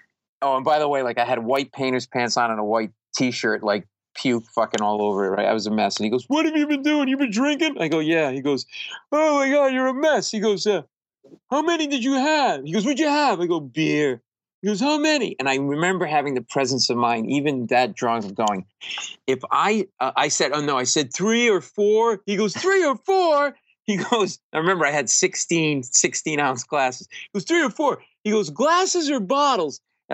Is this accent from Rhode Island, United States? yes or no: yes; Rhode Island, United States; because we grew up in Rhode Island, which is a Narragansett brewery named after Narragansett.